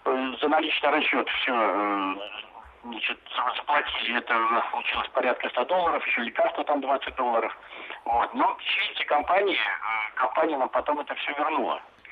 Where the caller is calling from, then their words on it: Saint Petersburg, Russia; Я из Санкт-Петербурга.